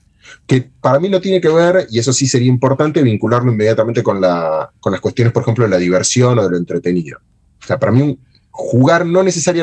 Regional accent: La Plata, Buenos Aires Province, Argentina; yo soy de La Plata, ¿no? Yo vivo en la ciudad de La Plata, en una ciudad de la Argentina, que es una ciudad de 700.000 habitantes, 600.000 habitantes.

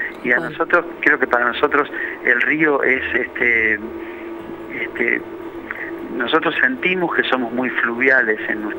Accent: Santa Fe, Argentina; El río que pasa por mi pueblo, del que hablábamos antes, el Carcarañá primero, donde yo pasé toda mi infancia, y luego el Paraná, que somos todos vecinos de acá, de este río.

